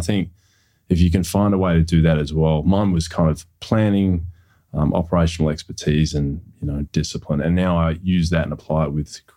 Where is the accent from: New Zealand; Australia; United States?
Australia; Perth, Western Australia; my brother and I grew up in Perth in the 80s.